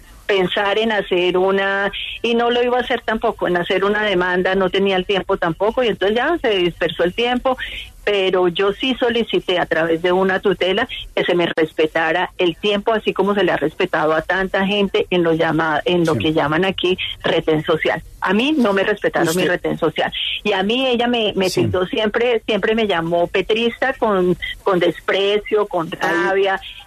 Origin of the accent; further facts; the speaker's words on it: Huila, Colombia; yo había estado aquí en el Huila, porque yo soy del Huila, yo había estado aquí en el Huila trabajando como gerente de campaña del presidente Santos